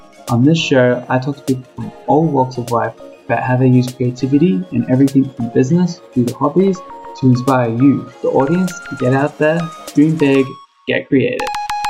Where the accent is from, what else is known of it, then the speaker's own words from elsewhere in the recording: Australia; now in Los Angeles, United States; like I'm originally from Australia, I'm living in Los Angeles.